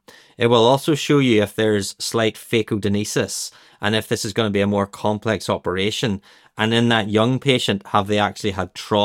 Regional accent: Northern Ireland, United Kingdom; accent: Northern Irish; with my Northern Ireland accent

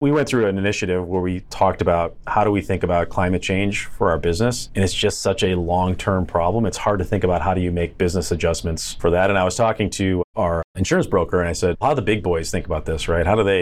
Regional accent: Wisconsin, United States; moved away as an adult; now in Phoenix, United States; I've been in Phoenix for 26 years now. I moved from Wisconsin when I got out of college, and it just seems like it gets hotter and people keep moving here.

